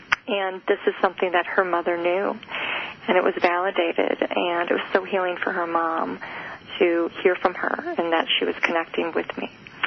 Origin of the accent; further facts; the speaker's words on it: Midwest, United States; So as a child growing up in the Midwest, I will say that naturally I was always tuning in to others to figure them out.